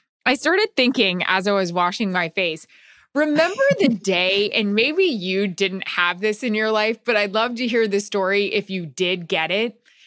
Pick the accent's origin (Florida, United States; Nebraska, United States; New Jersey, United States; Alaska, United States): Florida, United States; So I grew up in Florida, as I'm itching myself right now. Grew up in Florida.